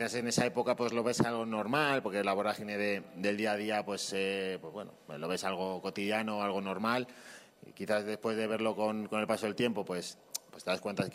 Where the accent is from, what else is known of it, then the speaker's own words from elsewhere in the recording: Leganés, Community of Madrid, Spain; Yo vivo aquí en Leganés, soy de Leganés